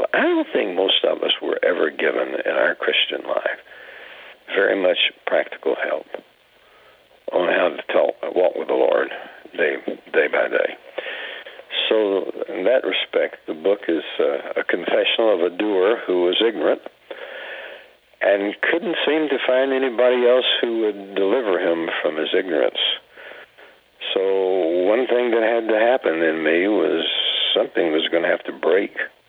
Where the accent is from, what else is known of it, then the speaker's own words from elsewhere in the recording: United States; being an American, we are by nature doers.